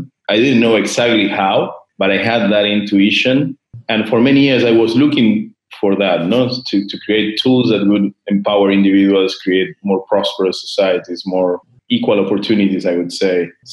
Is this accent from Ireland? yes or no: no; Argentina; And, you know, I'm from Argentina.